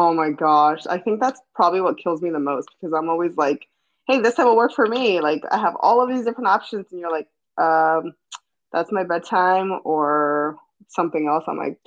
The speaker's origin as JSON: {"language": "English", "region": "Midwest", "country": "United States", "tie": "born or raised there", "said": "Maybe that's because I grew up in the Midwest."}